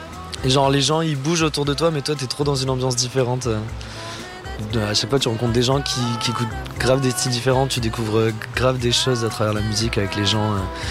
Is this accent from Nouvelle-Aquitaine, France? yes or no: yes; Bordeaux, Nouvelle-Aquitaine, France; je viens de Bordeaux et je suis venu là à Lille pour voir un pote